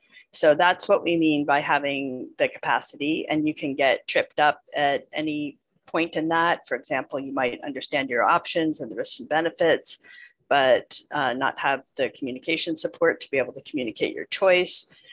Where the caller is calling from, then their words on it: San Francisco, California, United States; And I am speaking from San Francisco, California, and I have a California perspective